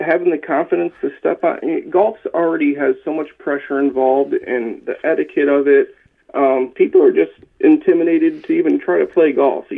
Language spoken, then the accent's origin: English; Michigan, United States; moved away as an adult; now in Indianapolis, United States; I moved from Michigan to Indianapolis 5 years ago, and when I moved, I never had the exposure as a kid in southern Michigan to have these adaptive clinics